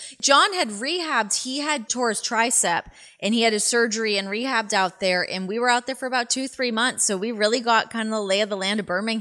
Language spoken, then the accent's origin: English; Toronto, Ontario, Canada; I'm from Canada. I'm born and bred on a hockey rink.